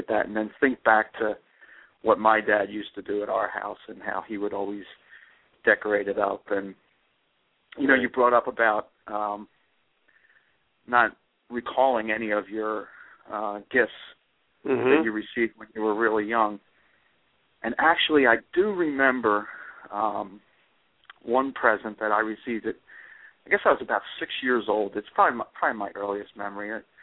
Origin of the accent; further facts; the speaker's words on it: Philadelphia, Pennsylvania, United States; I grew up, I was born in the Germantown Hospital in Philadelphia. We lived in the Logan section of the city of Philadelphia. And I guess we lived there for the first 9 years of my life before we moved up into the suburbs